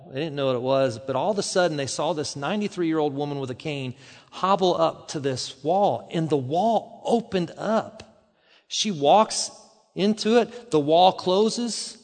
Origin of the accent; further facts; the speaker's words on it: Indiana, United States; I'm from Indiana, so we have lots of Amish families around us.